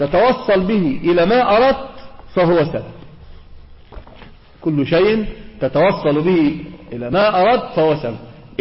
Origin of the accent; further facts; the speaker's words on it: Egypt; احنا عندنا في مصر في شيء آخر بيذهب العقل